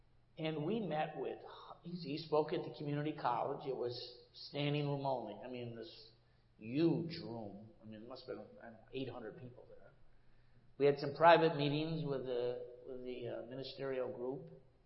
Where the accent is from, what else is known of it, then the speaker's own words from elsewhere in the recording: Michigan, United States; And you know, I never had been. I grew up in Michigan, you know.